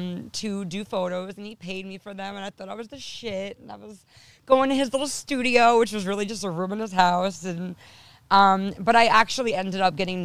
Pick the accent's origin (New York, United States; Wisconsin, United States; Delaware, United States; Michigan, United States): New York, United States; Well, I mean, I'm from Long Island, born and raised. You know, I've probably lived, God, every part of this beautiful, disgusting island. I've lived from east to west.